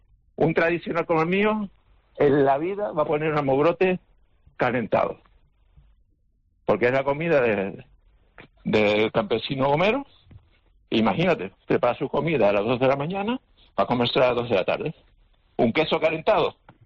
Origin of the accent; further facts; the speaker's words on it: La Laguna, Canary Islands, Spain; yo soy de La Laguna, de Tenerife.